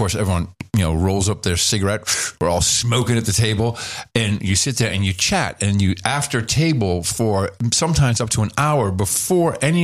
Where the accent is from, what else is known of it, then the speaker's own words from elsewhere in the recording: Netherlands; So growing up in the Netherlands, the tradition is something called na-tafelen.